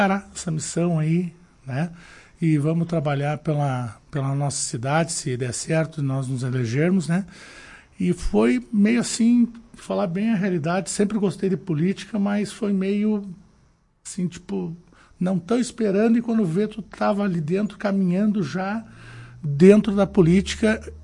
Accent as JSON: {"language": "Portuguese", "town": "Vacaria", "region": "Rio Grande do Sul", "country": "Brazil", "tie": "born or raised there", "also_born_or_lived": "Cuiabá", "said": "sou natural daqui de Vacaria. Uhum. Para lá eu fui com 1 ano de idade, aos 7 anos nós retornamos para cá, a qual moro a vida inteira aí na nossa cidade de Vacaria."}